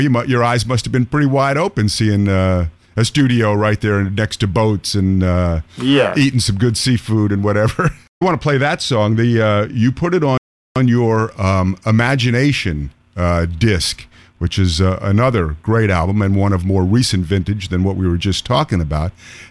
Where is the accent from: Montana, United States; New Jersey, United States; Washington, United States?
New Jersey, United States; I grew up in New Jersey, so I loved the music of both bands.